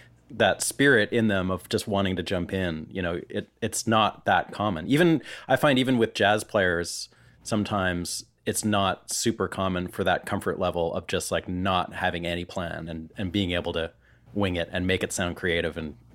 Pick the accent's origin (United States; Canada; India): Canada; Vancouver, British Columbia; I'm from Vancouver originally